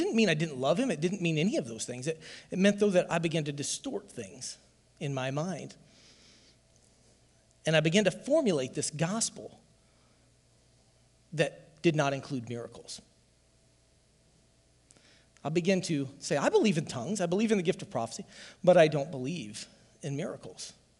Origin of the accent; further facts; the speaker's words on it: Ottumwa, Iowa, United States; I grew up in Pentecostal. I grew up in Open Bible, grew up down in Ottumwa, and I grew up in a church that was Spirit-filled